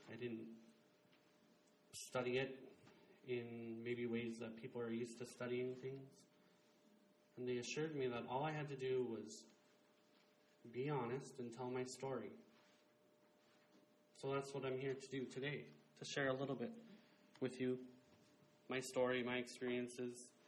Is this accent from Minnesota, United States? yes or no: no; McGrath, Alaska, United States; also born or lived in Bethel; I am from the Kuskokwim River. I was raised in Bethel. I grew up in McGrath.